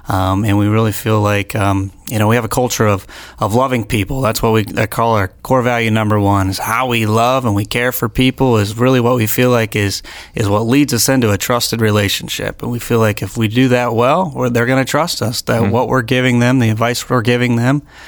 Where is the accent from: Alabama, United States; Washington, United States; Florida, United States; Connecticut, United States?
Florida, United States; Fort Myers; Yeah, so I'm a local guy. I was born and raised right here in Lee County or whatnot